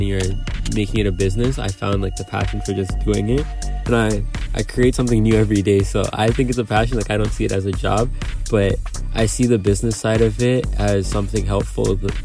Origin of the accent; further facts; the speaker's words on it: Toronto, Ontario, Canada; also born or lived in New York, United States; I grew up in Toronto, but I was born in New York. So my parents actually immigrated from Uganda to go do school in New York